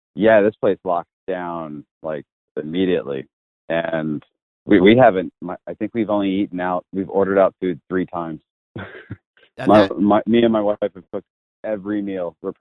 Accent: Maryland, United States; Oh, man, I grew up in Maryland where, you know, it's hot and muggy during the summers.

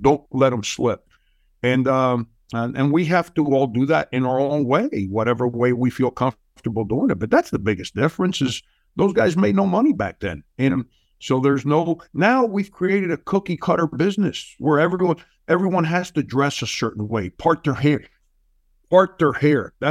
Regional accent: Florida, United States; But Jay, I grew up in South Florida, and it was back then, I guess the early 80s

